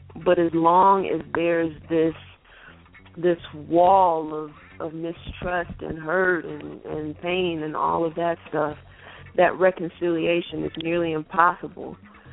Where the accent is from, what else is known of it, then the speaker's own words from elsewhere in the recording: Chicago, Illinois, United States; Well, I'm a Chicagoan, so, you know, I really don't care.